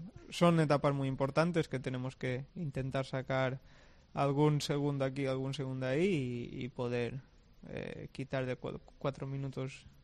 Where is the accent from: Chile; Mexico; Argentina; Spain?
Spain; Balearic Islands; Soy mallorquín y somos así un poco desde la isla.